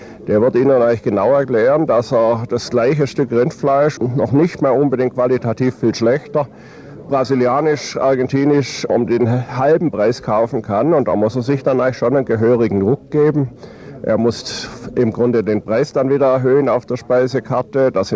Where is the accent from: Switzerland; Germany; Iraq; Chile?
Germany; Kreuztal; born there; Ich bin in Kreuztal geboren, haargenau auf der Landesgrenze